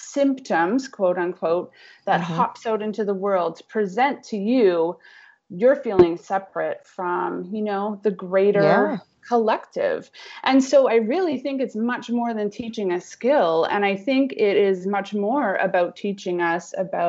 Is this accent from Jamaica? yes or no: no; Canada; Where am I originally from? I'm Canadian.